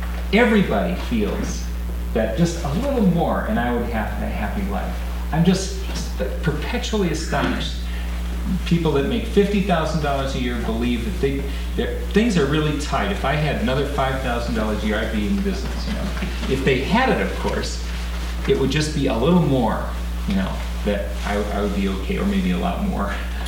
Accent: Ohio, United States; I loved boats as a kid growing up in Ohio when there wasn't any oceans and far from the lakes.

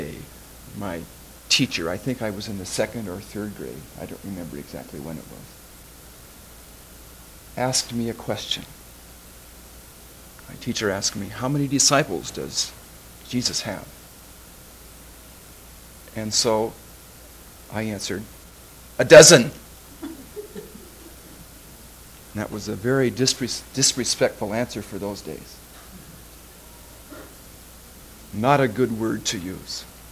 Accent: Germany; As you can tell from my accent, I was born in Germany. And I lived there and went to school there.

